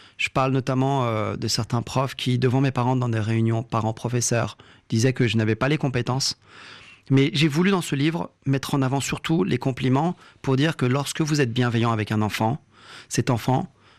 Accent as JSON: {"language": "French", "country": "France", "tie": "born or raised there", "second_language": "French", "said": "lorsque j'ai grandi en France, j'ai appris la langue française, moi, grâce aux dessins animés, les Schtroumpfs, notamment."}